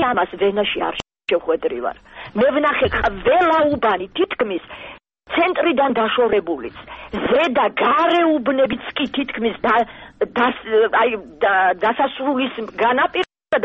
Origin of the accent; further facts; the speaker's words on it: Tbilisi, Georgia; also born or lived in Vienna; მე დავიბადე და გავიზარდე თბილისში და მთელი 4 წელიწადი ვცხოვრობდი ვენაში.